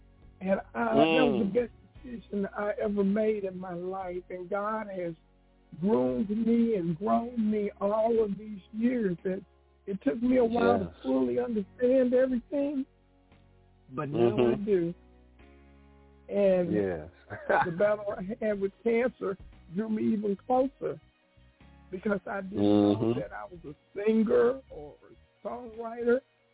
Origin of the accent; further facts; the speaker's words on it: North Little Rock, Arkansas, United States; Well, I grew up in North Little Rock, and I went to First Baptist Church.